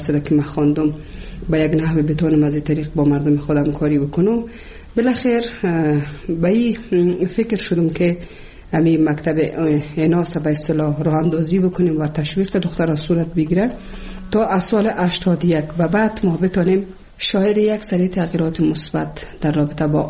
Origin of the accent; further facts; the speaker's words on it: Kabul, Afghanistan; also born or lived in Shibar; در سال 1356 در یک خانواده روشن فکر من در ولایت کابل به دنیا آمدم و تحصیلات خودم در کابل و پایان رسادم تا صنف 12